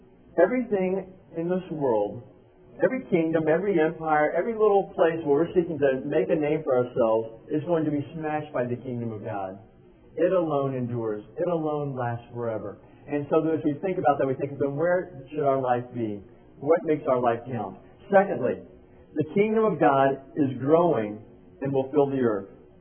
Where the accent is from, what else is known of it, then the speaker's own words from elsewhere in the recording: Atlanta, Georgia, United States; I grew up in Atlanta, and when I was growing up, Sports Illustrated did a cover story on Atlanta that said Losersville